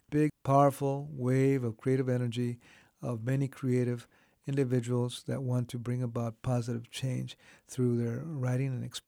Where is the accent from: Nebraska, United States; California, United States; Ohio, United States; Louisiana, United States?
California, United States; also born or lived in Fowler; home for me has been all over California. I was born in Fowler, and 30 days later, we hit the road, campesinos, farm workers, and we landed in many places, and one of the places was Escondido, Vista, and Ramona Mountain in San Diego